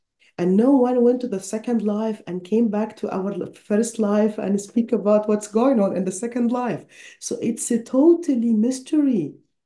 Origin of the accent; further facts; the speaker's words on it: Egypt; English is a second language; I totally understand, especially because of I'm from Egypt.